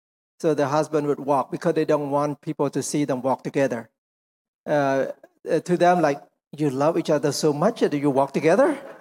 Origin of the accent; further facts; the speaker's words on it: United States; they still, because they know that we come from America, and the way we carry ourselves